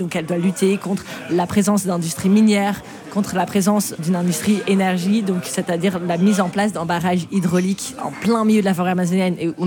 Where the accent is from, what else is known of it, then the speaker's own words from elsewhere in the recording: Belgium; Et moi, je suis belge.